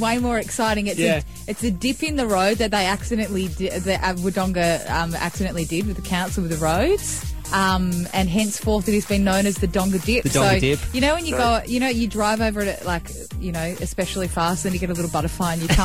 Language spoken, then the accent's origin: English; Melbourne, Victoria, Australia; I grew up in Melbourne listening to you.